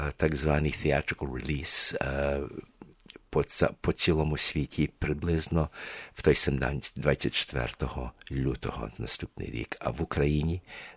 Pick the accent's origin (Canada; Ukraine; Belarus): Canada; я є канадець українського походження. Мої батьки потерпіли над тим, що над сталінським терором. І були змушені від'їхати від своєї батьківщини в Канаду.